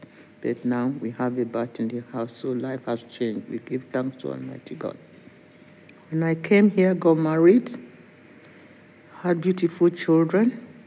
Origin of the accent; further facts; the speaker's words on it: Nigeria; now in Wembley, United Kingdom; I am from Nigeria, living in Wembley.